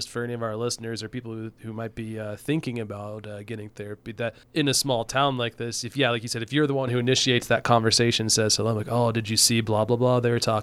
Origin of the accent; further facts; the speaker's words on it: Ohio, United States; People don't use their horns here. I'm from Ohio.